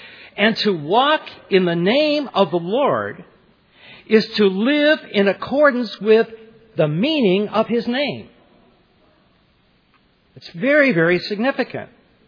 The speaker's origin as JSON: {"language": "English", "town": "Los Angeles", "region": "California", "country": "United States", "tie": "born or raised there", "said": "I grew up in Los Angeles, and my wife and I were called to pastor out in nowhere."}